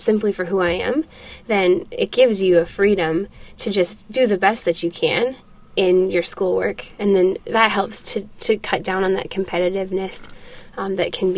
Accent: North Dakota, United States; I mean, I grew up in North Dakota in a very small rural town.

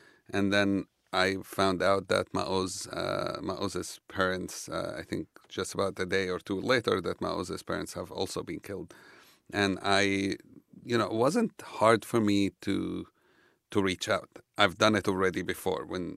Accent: Jerusalem, East Jerusalem, Palestine; I grew up in East Jerusalem, right around the time of the first Palestinian uprising, Intifada.

